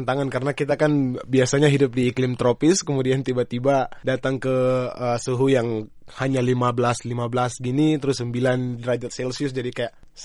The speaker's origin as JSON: {"language": "Indonesian", "town": "Jayapura", "region": "Papua", "country": "Indonesia", "said": "Asal saya dari Jayapura, Provinsi Papua, Indonesia."}